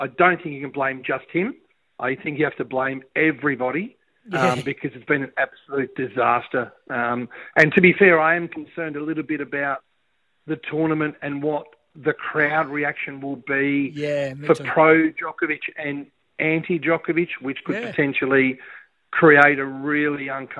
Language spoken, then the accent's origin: English; Australia; born there; I will flag my bias because I am of Serbian descent. I was born in Australia, but my family did come here from Serbia